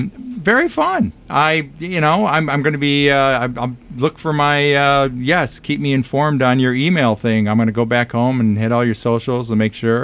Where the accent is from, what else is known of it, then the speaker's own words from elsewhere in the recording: Detroit, Michigan, United States; I'm originally from Detroit, and as you heard me say, Detroit has a huge...